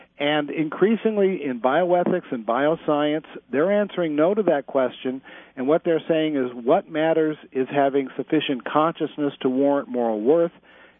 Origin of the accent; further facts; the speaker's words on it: California, United States; it will cost us, I'm from California, it'll cost us $6 billion when you include interest.